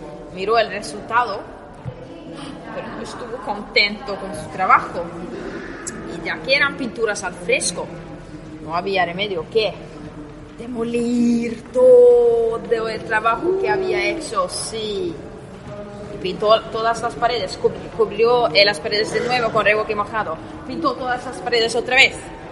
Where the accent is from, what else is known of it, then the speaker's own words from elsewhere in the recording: Sweden; Yo soy sueca, pero mi abuela es de Estonia, pero yo sueca.